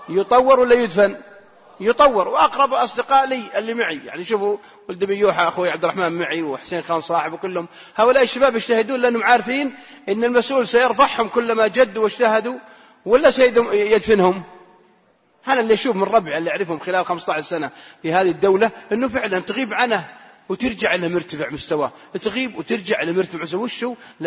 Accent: Saudi Arabia; عندنا في السعودية

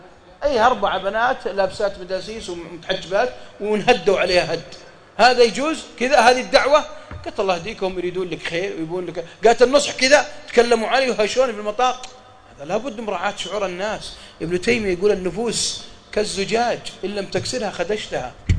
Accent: Mecca, Makkah Province, Saudi Arabia; انا وانا من اهل مكه اعرف برا مكه حوالي 4 كيلو محطه على اليمين

